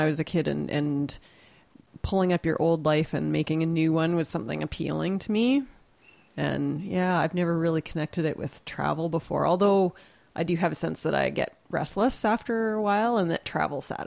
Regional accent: Lloydminster, Saskatchewan, Canada; also born or lived in Radisson / Lashburn; I was born in Lloydminster and then moved to Saskatoon and Radisson and Lashburn and back to Lloydminster.

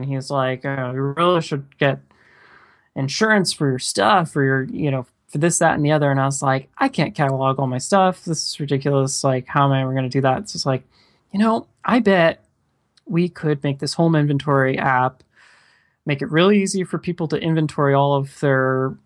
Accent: Clearwater, Florida, United States; now in Orlando, United States; I still am in Orlando. So I've been in Orlando about 10 years. But I grew up in Clearwater, Florida. So yeah, so didn't go far.

